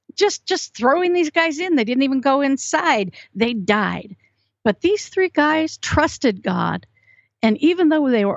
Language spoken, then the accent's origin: English; Oregon, United States; see, I grew up in Oregon, and that's where they have a lot of lumber.